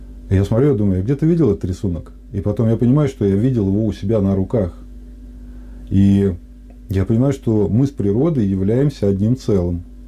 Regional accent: Tver Oblast, Russia; Я родился в Тверской области и вырос здесь. И за последние там 8-10 лет я объездил все уголки.

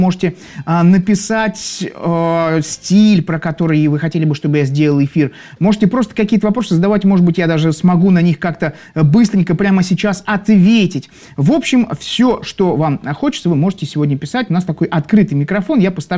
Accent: Saint Petersburg, Russia; Давайте знакомиться, я из Санкт-Петербурга, а откуда вы?

